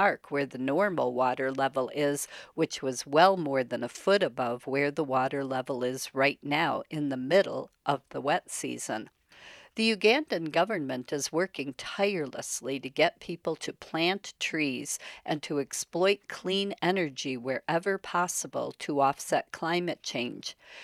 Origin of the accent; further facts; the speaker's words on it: Chicago, Illinois, United States; and the glorious aftermath of my beloved Chicago Cubs winning it all, and left the morning after my hometown held a parade that drew an estimated 5 million people